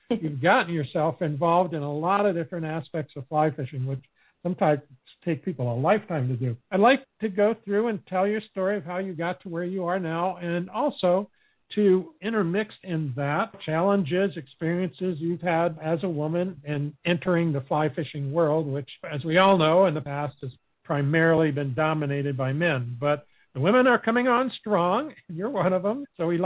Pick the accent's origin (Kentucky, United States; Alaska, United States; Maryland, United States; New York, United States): Alaska, United States; I grew up in Alaska when I was a kid